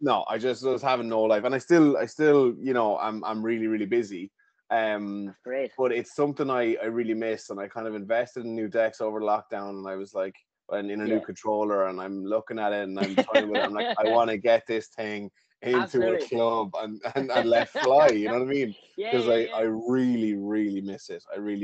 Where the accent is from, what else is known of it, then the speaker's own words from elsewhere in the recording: Tullamore, Leinster, Ireland; I'm from Tullamore, and I would have grown up listening to, I grew up fighting with my parents in the car to put on iRadio.